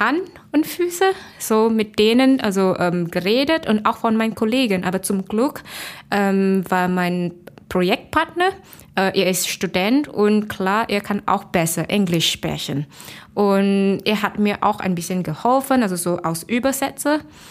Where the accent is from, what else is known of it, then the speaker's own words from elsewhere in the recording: Malaysia; also born or lived in Singapore; Ich komme aus Malaysia und ist dort aufgewachsen.